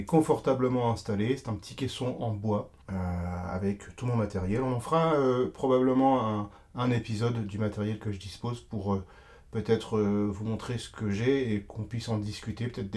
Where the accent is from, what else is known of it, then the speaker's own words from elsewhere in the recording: Rouen, Normandy, France; also born or lived in Le Havre / Paris; J'ai fait mes premiers pas en maternelle ainsi que mon CP au Havre. Ensuite, je suis allé m'installer à Rouen, où j'ai fait ma primaire ainsi que tout mon collège. Puis je suis allé à Paris, la capitale.